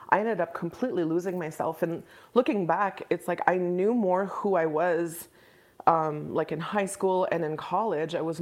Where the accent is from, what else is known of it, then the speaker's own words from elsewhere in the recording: Quebec, Canada; I was young because I grew up in Quebec, and my last year of high school, I was still 16.